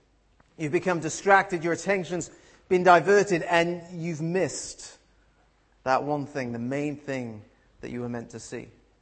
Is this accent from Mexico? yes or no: no; United Kingdom; You can say people want to run ahead like a kid, but we're British, we're adults